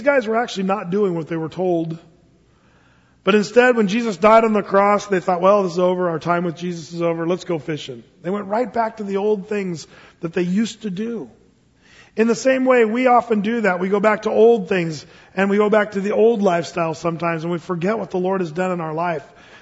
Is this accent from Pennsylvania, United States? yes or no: no; Oregon, United States; now in Portland, United States; Portland's a little different for me. You gotta forgive me because I come from Southern Oregon.